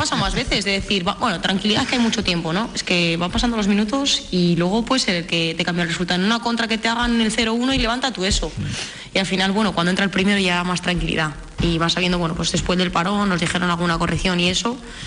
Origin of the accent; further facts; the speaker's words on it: Soria, Castile and León, Spain; Venimos de Soria, que es una ciudad también pequeñita